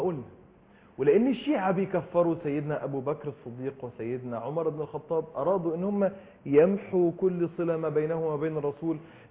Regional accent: Egypt; وجديد علي كلنا كمصريين

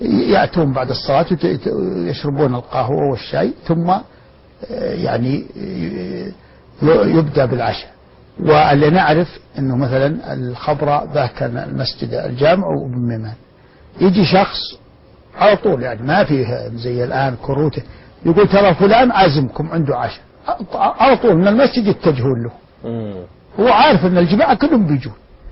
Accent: Al-Khabra, Al-Qassim, Saudi Arabia; نعم عشت فيها

